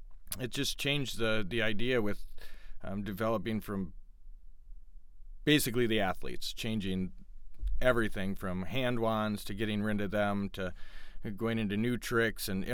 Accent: Mankato, Minnesota, United States; moved away as an adult; Yeah, I originally grew up in the Mankato area, just south of Minneapolis there.

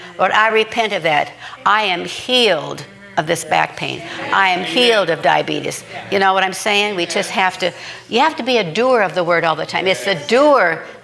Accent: Nebraska, United States; It's just like when I grew up in Nebraska, and I always loved my garden. I had a big garden. I lived out in the country.

